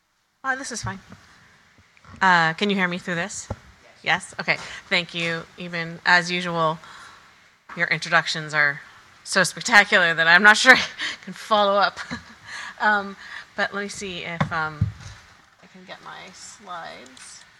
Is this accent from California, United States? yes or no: yes; Palo Alto, California, United States; I'm not a lawyer. I grew up in Palo Alto, and my parents were really like they had moved there to be part of the personal computer revolution.